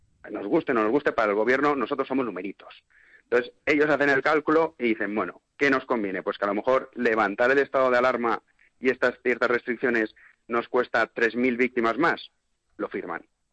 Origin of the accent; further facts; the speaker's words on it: Valencia, Valencian Community, Spain; yo que soy de Valencia